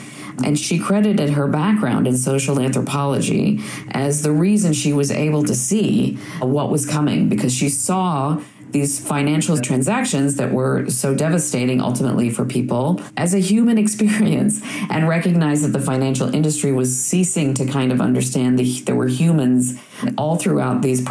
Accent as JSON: {"language": "English", "town": "Chicago", "region": "Illinois", "country": "United States", "tie": "born or raised there", "said": "It happened to be in Chicago, which is my hometown"}